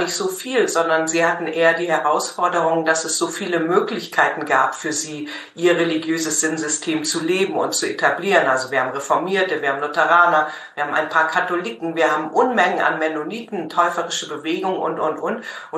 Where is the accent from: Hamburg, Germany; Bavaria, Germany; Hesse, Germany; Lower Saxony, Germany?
Hamburg, Germany; born there; Meine Eltern kommen aus Schleswig-Holstein, aber geboren bin ich tatsächlich in Hamburg.